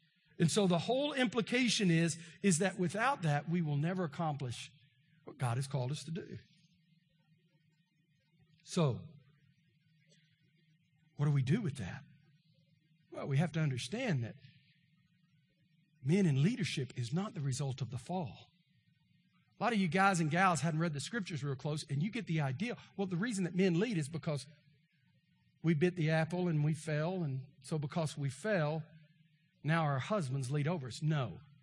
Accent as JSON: {"language": "English", "region": "Texas", "country": "United States", "said": "I'm from East Texas. And we got a lot of warts in East Texas"}